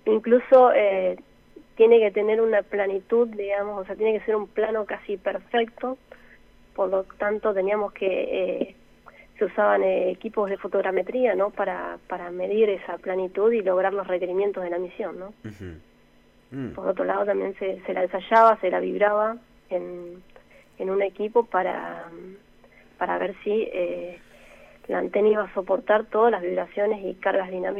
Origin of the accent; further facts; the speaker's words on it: Santa Fe, Argentina; Yo soy de Santa Fe, sí, estudié en la UTN Ingeniería Mecánica.